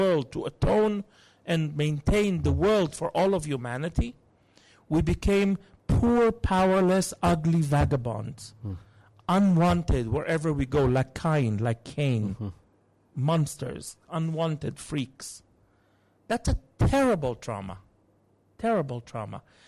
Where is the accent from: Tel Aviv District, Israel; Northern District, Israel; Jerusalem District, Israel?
Jerusalem District, Israel; Jerusalem; I was raised right here in Rehov Chernyakhovsky. And Jerusalem of my childhood was much more secular than it is right now.